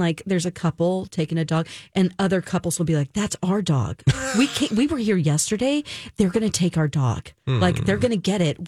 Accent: Springfield, Missouri, United States; Of Bob Barker, who's from my hometown.

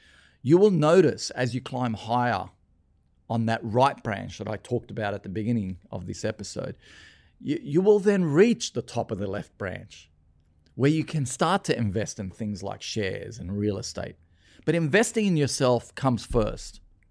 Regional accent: Lebanon; you know, when we came here from Lebanon, my parents had very, very little.

